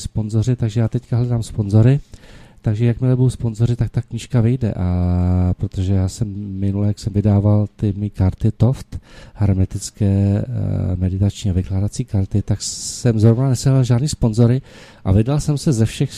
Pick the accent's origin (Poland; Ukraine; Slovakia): Ukraine; now in Czechia; No ale Lena odsaď nechtěla, no, takže líbilo se jí tady, proto jsem taky přišla z Ukrajiny.